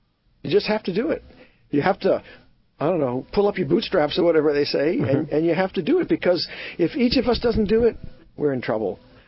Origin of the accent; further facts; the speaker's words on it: West Coast, United States; Yes, I'm actually from the West Coast, and I'll have classes out there also.